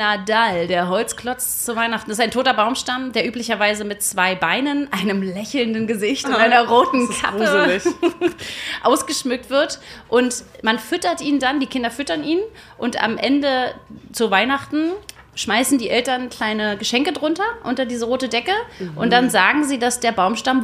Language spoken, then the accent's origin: German; Saxony, Germany; Wir sechseln auch ab und zu. Wir kommen aus Sachsen und wir haben eine sächsisch sprechende Gemeinschaft da drüben.